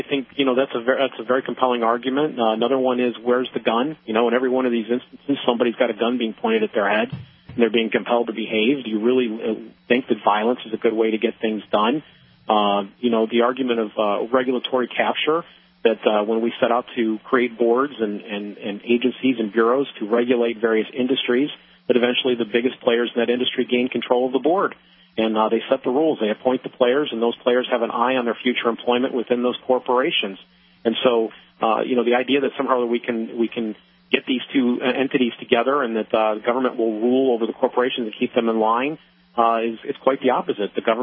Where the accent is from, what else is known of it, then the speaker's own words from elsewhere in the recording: Ohio, United States; we have term limits in my home state, the Buckeye State of Ohio